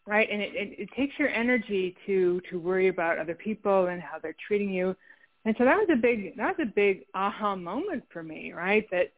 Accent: South Dakota, United States; I'm from my hometown in the Black Hills of South Dakota, and I traveled around the world trying to get away from what I felt was narcissistic, self-absorbed people.

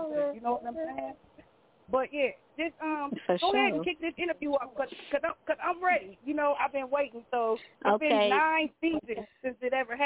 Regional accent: Gary, Indiana, United States; now in Minnesota, United States; I grew up in Gary, Indiana for a period of time, and then I moved to Minnesota 1979 the first time

